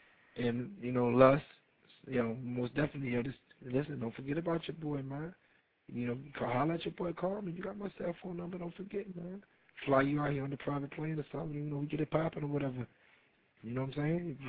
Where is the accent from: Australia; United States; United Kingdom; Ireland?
United States; New York; now in Texas, United States; I'm out in Texas. You know what I'm saying? I'm from New York.